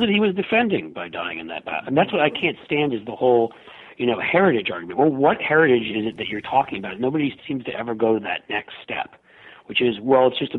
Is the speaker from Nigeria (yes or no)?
no; New York City, New York, United States; I grew up in New York City